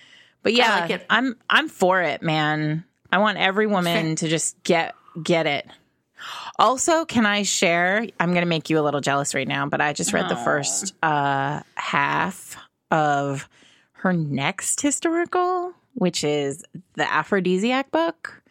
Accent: Brooklyn, New York, United States; set in Brooklyn, my hometown

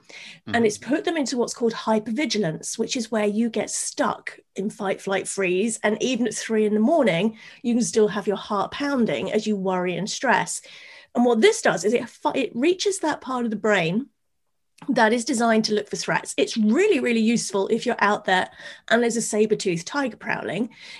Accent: United Kingdom; particularly as me as a Brit, is get past that British thing of, I don't want to bother you

